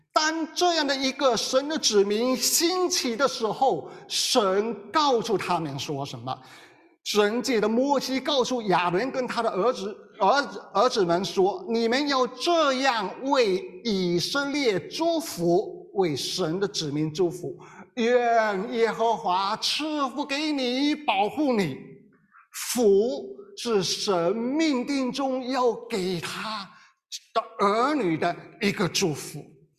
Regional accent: China; 福在我们中国人的文化当中是一个极其重要的概念

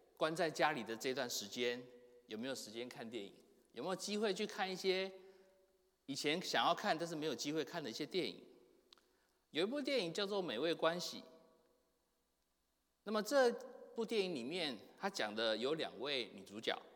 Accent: Taiwan; moved away as an adult; now in United States; 各位弟兄姐妹可能知道我是从台湾来的，我在台湾读神学院的时候

